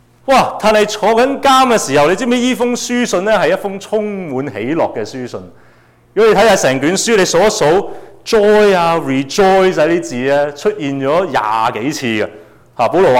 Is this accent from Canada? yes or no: yes; British Columbia, Canada; 我们作为加拿大人，我哋去夏威夷旅行，咁点啊？我哋嘅身份都仍然系加拿大人